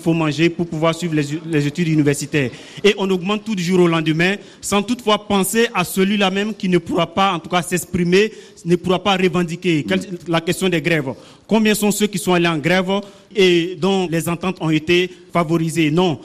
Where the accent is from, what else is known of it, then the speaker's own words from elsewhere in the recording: Burkina Faso; Tous ces éléments, en tant que burkinabé, qu'est-ce que nous recevons pour pouvoir, compenser toutes ces augmentations?